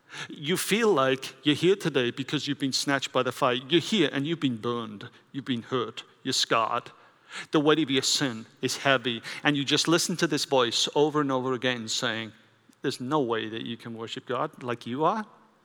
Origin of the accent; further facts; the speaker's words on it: Wales, United Kingdom; I grew up in Wales with the Welsh Revival.